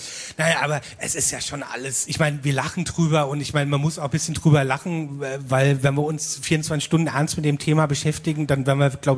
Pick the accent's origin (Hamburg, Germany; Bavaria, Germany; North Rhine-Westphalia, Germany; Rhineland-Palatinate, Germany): Rhineland-Palatinate, Germany; Mainz; ich komme ja aus Mainz, du kommst aus Wiesbaden.